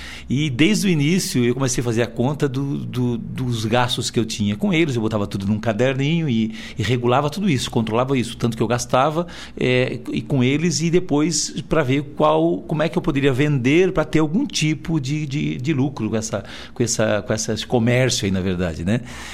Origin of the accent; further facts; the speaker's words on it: São Ludgero, Santa Catarina, Brazil; Eu estava em São Ludgero, sou natural de São Ludgero, né?